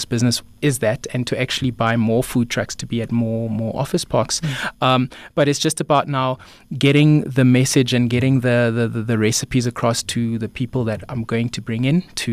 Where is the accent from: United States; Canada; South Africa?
South Africa; Paarl, Western Cape; But I come from Paarl in the Western Cape, and pretty much everybody has a poiki pot.